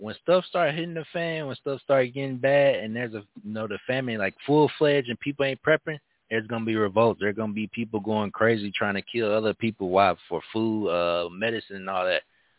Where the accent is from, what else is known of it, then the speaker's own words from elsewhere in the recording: Arkansas, United States; Hey, so I'm from Arkansas, and I remember back then when I was in the congregation teaching to them